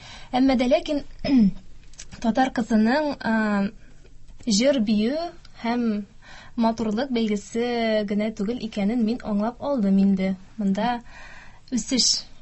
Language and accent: Tatar; Novosheshminsk, Tatarstan, Russia; Яңа Чишмә ягыннан булам мин.